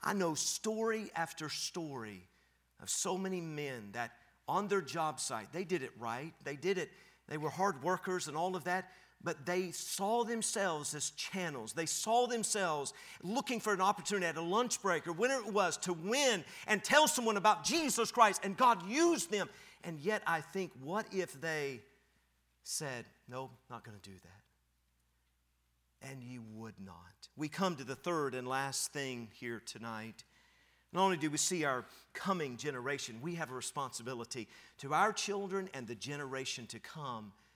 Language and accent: English; Knoxville, Tennessee, United States; I grew up in Knoxville, Tennessee. I loved my English teacher, but I didn't know how to speak really good English.